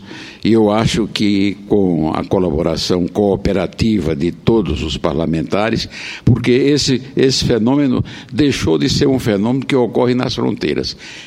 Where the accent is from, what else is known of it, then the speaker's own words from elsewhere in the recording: Araruna, Paraíba, Brazil; Eu sou de uma pequena cidade da Paraíba chamada Araruna, uma cidade que já tem 130 anos e é uma estrada, apesar de pequena, uma cidade tradicional de gente pacífica, gente oliveira.